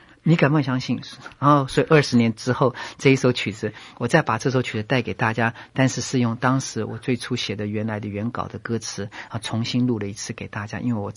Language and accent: Chinese; China; 他们才知道我是一个中国人